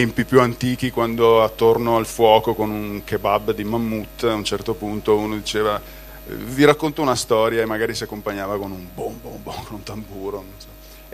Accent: Vigodarzere, Veneto, Italy; Io sono un padovano cresciuto a Vigo d'Arzere, che è un paese fuori Padova.

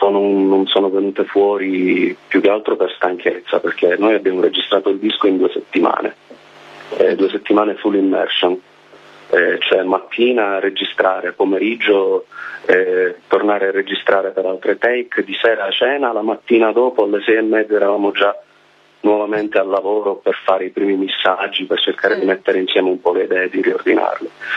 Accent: Palermo, Sicily, Italy; Tra l'altro noi siamo di Palermo

